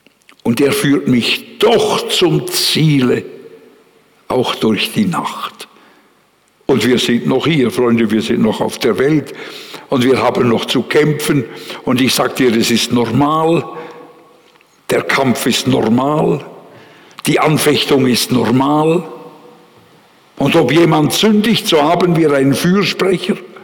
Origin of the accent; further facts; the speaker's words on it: Bern, Switzerland; Ich bin ja ein Berner.